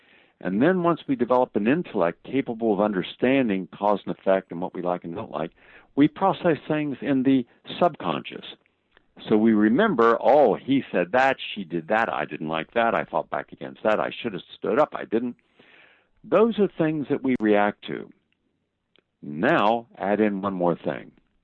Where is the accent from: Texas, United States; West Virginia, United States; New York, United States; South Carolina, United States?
West Virginia, United States; and I'm from West Virginia, I love rockabilly, and I love a lot of different types of music. Rockabilly is what I grew up on, and rock and roll I grew up on.